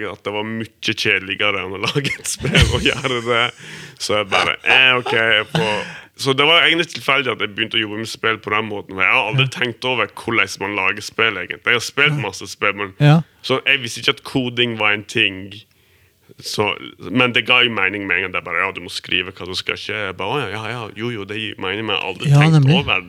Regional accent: Breim, Vestland, Norway; En time unna Førde. Det heter Breim, der jeg vokste opp.

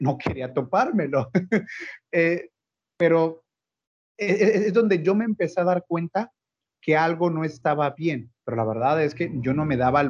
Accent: Acapulco, Guerrero, Mexico; yo no soy de la ciudad de León, de regresar a Acapulco, yo soy de Acapulco

